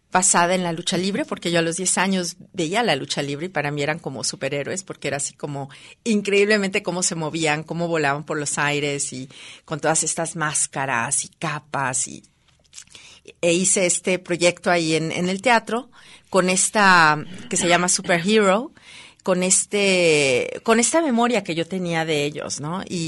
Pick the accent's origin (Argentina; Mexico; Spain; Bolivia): Mexico; now in Germany; nosotros como mexicanos, bueno, fuimos colonizados.